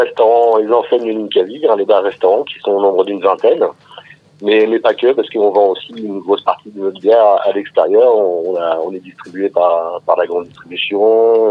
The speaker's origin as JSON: {"language": "French", "region": "Grand Est", "country": "France", "lives_now": "Lyon, France", "said": "je suis ingénieur chimiste et je viens des Ardennes, tout près de la Belgique."}